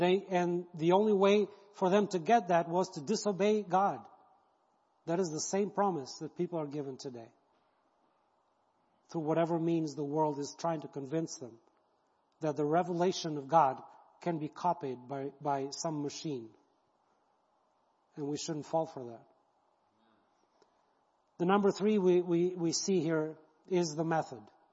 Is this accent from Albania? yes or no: yes; Albania; I grew up under communism in Albania. And I was 15 when it fell